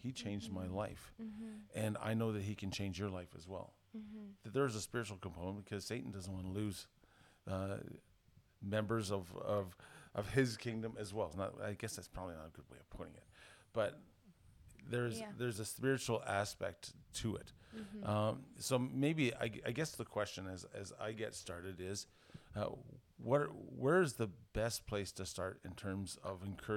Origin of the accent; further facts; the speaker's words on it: Canada; And being Canadian, you know, I never want to offend anybody.